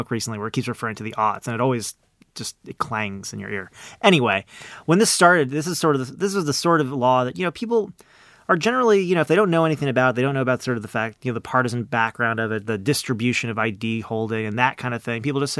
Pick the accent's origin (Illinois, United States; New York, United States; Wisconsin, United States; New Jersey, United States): New York, United States; Now, I'm originally from New York, and you go in New York, and they literally just have these old ledger books